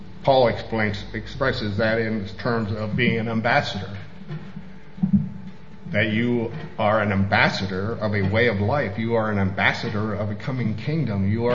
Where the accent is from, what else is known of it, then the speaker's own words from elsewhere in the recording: United States; But I'm an American living in a foreign country, and I'm subject to the laws not only of this country I'm living